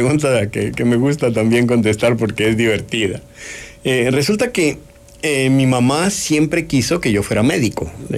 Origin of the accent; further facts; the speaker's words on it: Colombia; Sí, mi niñez fue en Colombia